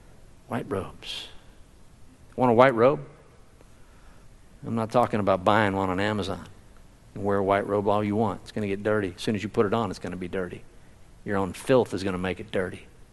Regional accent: Conroe, Texas, United States; also born or lived in Houston; I remember when we moved from Houston to where I grew up, most of my growing years was in Conroe.

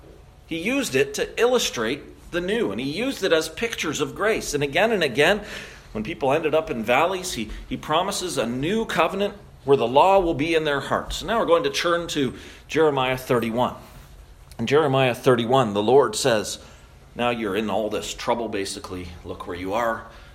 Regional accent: Canada; As a Canadian

